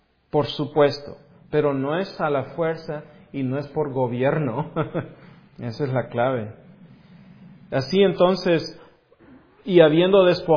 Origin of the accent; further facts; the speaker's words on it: El Salvador; Bueno, no soy mexicano, soy de El Salvador, así que a mí no me pertenece nada, la verdad.